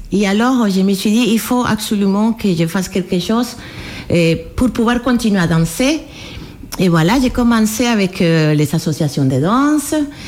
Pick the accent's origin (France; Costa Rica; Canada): Costa Rica; Je viens du Costa Rica.